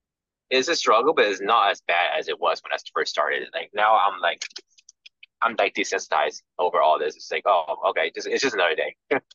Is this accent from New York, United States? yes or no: no; Texas, United States; especially where I grew up here in Texas. There's literally none.